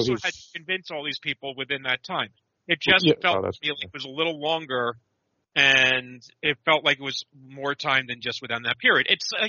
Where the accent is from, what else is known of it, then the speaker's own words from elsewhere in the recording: Massachusetts, United States; And I'm a Northerner from Massachusetts.